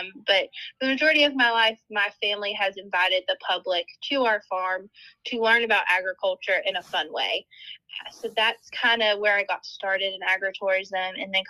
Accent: Maryland, United States; I should say I grew up in Maryland, and that's where my family's farm is.

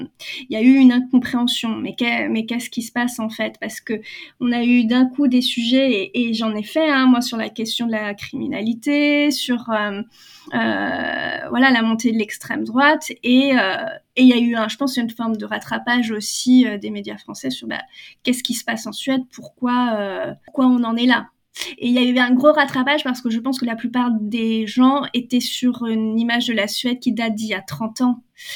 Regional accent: France; moi, en tant que Française, en tout cas, enfin, en tant que personne

